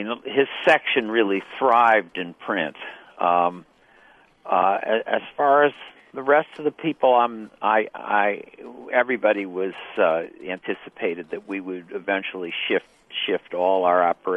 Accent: Washington, District of Columbia, United States; the Washington Post, which is my hometown newspaper, has improved in the last year or two.

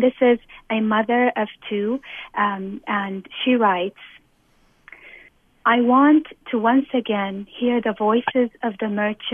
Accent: Homs, Homs Governorate, Syria; I want for my daughter to live in Homs, to ride her bicycles with her Syrian friends, regardless of their sect and without fear. I want my daughter to love my hometown

